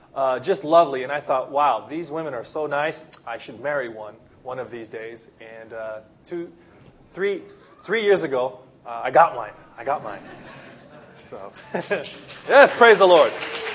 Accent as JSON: {"language": "English", "town": "Los Angeles", "region": "California", "country": "United States", "lives_now": "Japan", "said": "I come from Los Angeles, as many of you know, and if you've been to Los Angeles, they're not beautiful."}